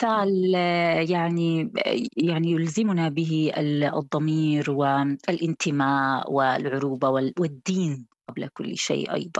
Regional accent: Gaza, Gaza Strip, Palestine; وهذا أقل واجب نحن كشعراء فلسطينيين وكغزيين بالمناسبة يجب أن نفعله، هو أن نتحدث عن غزة

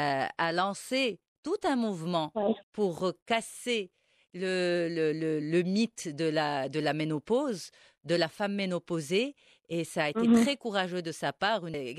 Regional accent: Morocco; Chez nous au Maroc aussi

